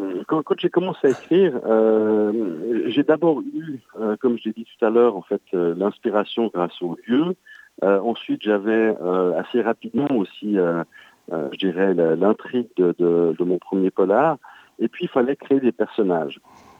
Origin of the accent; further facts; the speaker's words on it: Versoix, Geneva, Switzerland; À la base, moi-même, j'ai grandi à Versoix, au bord du lac Léman, près de Genève.